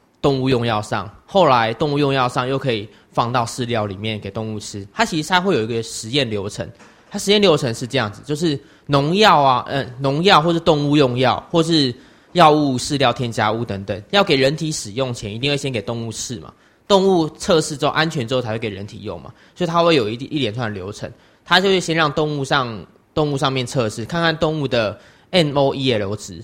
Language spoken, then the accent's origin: Chinese; Taiwan; 所以大概我们台湾人一天所吃的肉品量多少